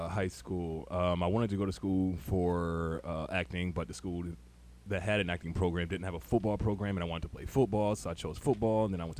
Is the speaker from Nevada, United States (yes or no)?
no; Buffalo, New York, United States; now in Queens, United States; I'm born and raised in Buffalo, but I live in Queens now. I went to school in Pennsylvania. Then I went back to school in Buffalo.